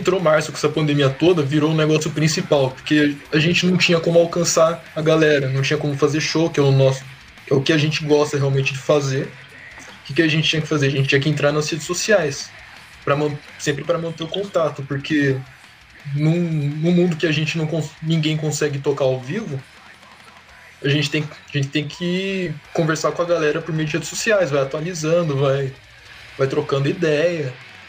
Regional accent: Mogi das Cruzes, São Paulo, Brazil; Eu sou de Mogi das Cruzes, que é região metropolitana aqui de São Paulo.

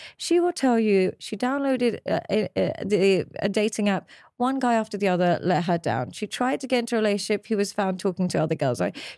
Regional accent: Pakistan; I'm Pakistani. I'm from a different culture and so on and so forth.

